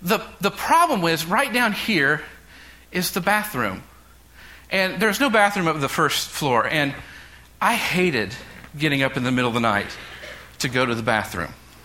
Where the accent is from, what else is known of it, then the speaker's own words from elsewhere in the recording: Kansas, United States; So this is my house when I grew up in Kansas, and this is I lived there all my life.